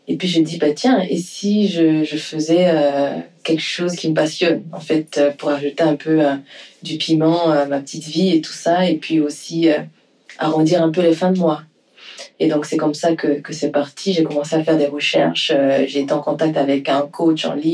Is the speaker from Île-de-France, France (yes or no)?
yes; Île-de-France, France; also born or lived in Côte d'Ivoire / Nancy; je suis née en région parisienne, en France, et puis j'ai passé une partie de mon enfance en Côte d'Ivoire, et puis je suis revenue en France, donc à Nancy, où j'ai étudié